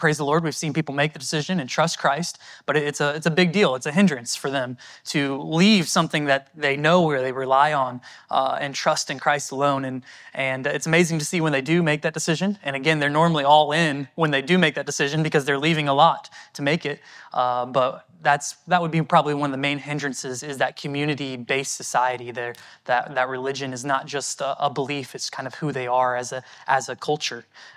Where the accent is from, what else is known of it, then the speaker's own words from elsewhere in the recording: Dayton, Ohio, United States; We're from Dayton, Ohio, home church there in West Carrollton